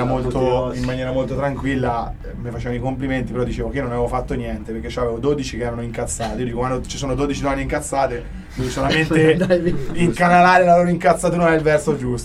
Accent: Marsciano, Umbria, Italy; io considero che sono di Marciano, quindi lì era molto seguita

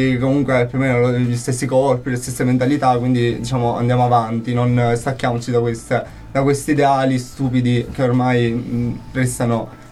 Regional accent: Sicily, Italy; now in Perugia, Italy; sono un siciliano arrivato qui a Perugia per avere un futuro migliore

